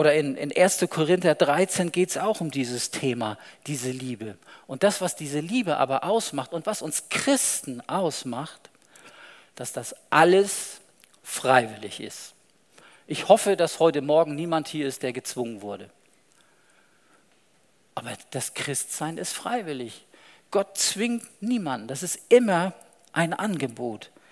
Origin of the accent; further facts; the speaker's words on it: Lübeck, Schleswig-Holstein, Germany; Ich komme ja aus Lübeck ursprünglich, da hat man solche großen Busse wirklich mal gesehen.